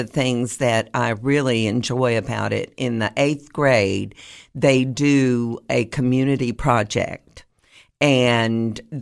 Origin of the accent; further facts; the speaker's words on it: Anchorage, Alaska, United States; born there; also born or lived in Germany / Guam / Louisiana / St. Louis; now in Tennessee, United States; I was born in Alaska before it was a state. Whoa. So we were stationed in Anchorage, Alaska, and I was born there. I lived in Germany. I lived in Guam. I lived in Louisiana. I lived in St. Louis.